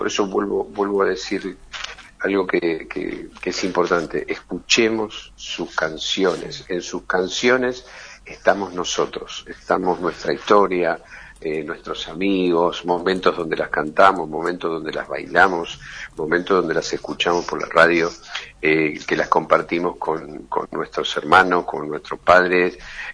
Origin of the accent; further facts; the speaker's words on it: Argentina; Nosotros como argentinos